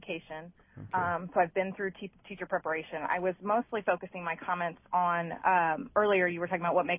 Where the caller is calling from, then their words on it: Indianapolis, Indiana, United States; Oh, from Indianapolis.